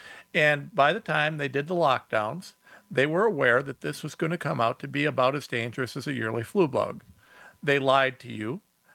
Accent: Ohio, United States; God, I'm a nobody from Ohio.

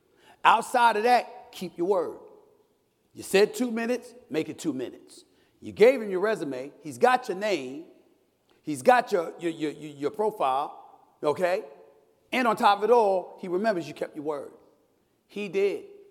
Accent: Hollis, New York, United States; also born or lived in Bronx, New York; I'm a native New Yorker. I was born in the Bronx, raised in Hollis, Queens.

